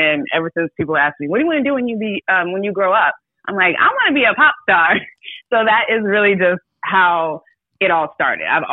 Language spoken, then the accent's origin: English; Ohio, United States; now in Los Angeles, United States; I'm from Ohio, but I'm currently in LA.